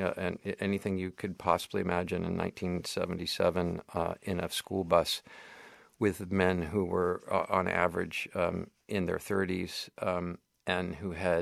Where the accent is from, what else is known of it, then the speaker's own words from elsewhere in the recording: Portland, Oregon, United States; I was from Portland, Oregon. And Portland, Oregon, was sort of a required stop in a dying art form.